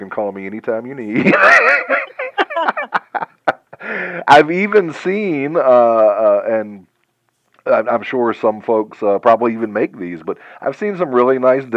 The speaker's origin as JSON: {"language": "English", "region": "the South", "country": "United States", "said": "I'm a Southerner. You don't take mama in a store unless it's a nice store."}